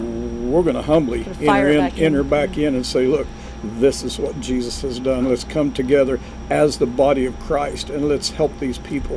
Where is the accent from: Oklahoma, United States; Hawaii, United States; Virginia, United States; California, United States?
Oklahoma, United States; Barnsdall; I grew up in Barnstall.